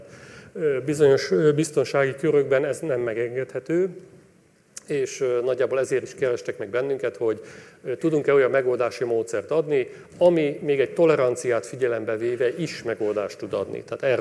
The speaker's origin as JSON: {"language": "Hungarian", "country": "Hungary", "said": "tudták, hogy én Magyarországról vagyok"}